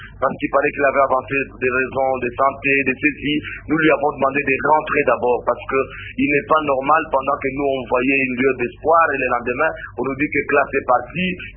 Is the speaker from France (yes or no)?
no; DR Congo; Moi, je ne suis pas belge. Je suis congolais des pères et des mères.